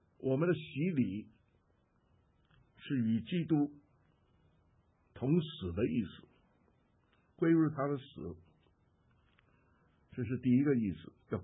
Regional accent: China; 在我小时候在国内的时候，中日战争的时候

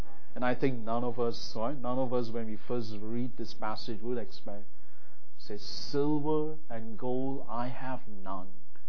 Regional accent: India; Now, I was born and raised in India.

